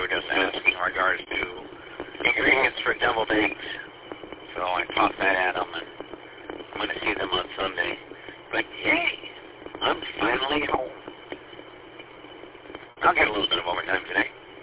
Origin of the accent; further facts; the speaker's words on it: Clinton Township, Michigan, United States; also born or lived in California; I was born and raised at 16 in Gratiot, which used to be Mount Clemens before it was Clinton Township, chartered fully into Clinton Township.